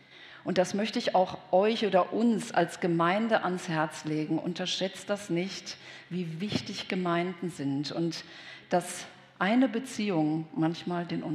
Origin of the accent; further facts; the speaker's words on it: Düsseldorf, North Rhine-Westphalia, Germany; Es war dann ein bisschen anders als bei uns in Düsseldorf. Ich habe also mit meinen 28 den Altersschnitt dramatisch nach unten gesenkt.